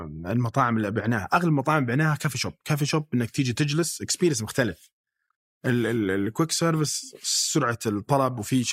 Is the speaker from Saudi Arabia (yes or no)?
yes; Riyadh, Riyadh Province, Saudi Arabia; لان انا من الرياض ومكتبنا في الرياض